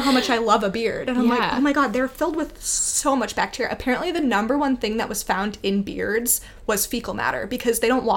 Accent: Redmond, Washington, United States; But I grew up in Redmond, and across the street was a family

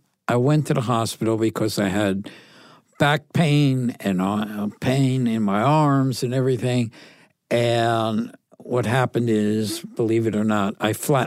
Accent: Connecticut, United States; But growing up in Connecticut, I grew up on an area called City Point, and it was near the water. So I grew up loving boating.

